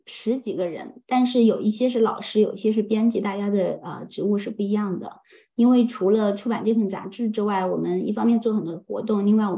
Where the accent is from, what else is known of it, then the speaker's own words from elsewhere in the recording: Guizhou, China; moved away as an adult; 然后我是70年代末出生的，我是贵州人。18岁的时候进入南京大学，但是我没有在那里完成学业，就转学到了加拿大。